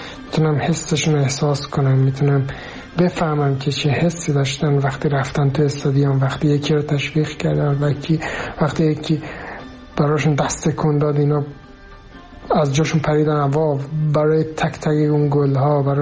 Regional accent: Afghanistan; با اینکه من افغانیم، ایرانی نیستم

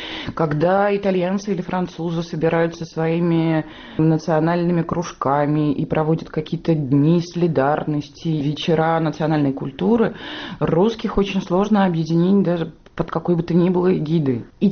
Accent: Pyatigorsk, Stavropol Krai, Russia; also born or lived in Caucasus; Я росла в Пятигорске, в Минводы. И там, конечно же, культура вина намного-намного сильнее, чем культура водки.

